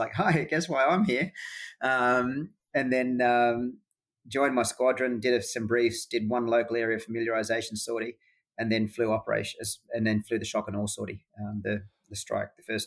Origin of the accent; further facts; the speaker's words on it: Australia; I, as an Australian, was allowed to participate in that conflict.